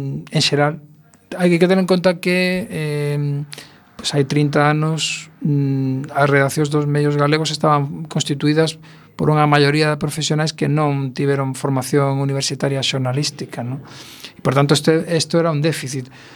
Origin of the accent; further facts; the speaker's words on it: Barcelona, Catalonia, Spain; born there; Eu nacín en Barcelona